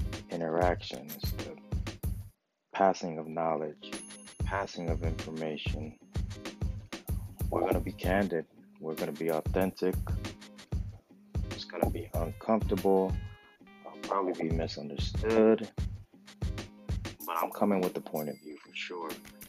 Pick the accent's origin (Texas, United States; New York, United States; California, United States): California, United States; Hawthorne; also born or lived in Venice / Inglewood; And I'm Polynesian, I'm Hawaiian. I grew up in Hawthorne and in LA, Hawthorne, Venice, Inglewood. I grew up around Tongans.